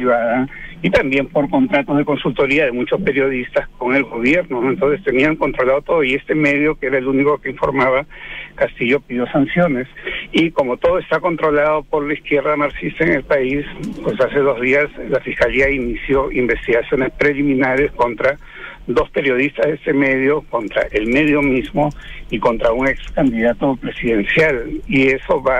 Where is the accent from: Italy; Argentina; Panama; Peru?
Peru; soy analista por un lado, pero también soy un peruano que está viviendo lo que está pasando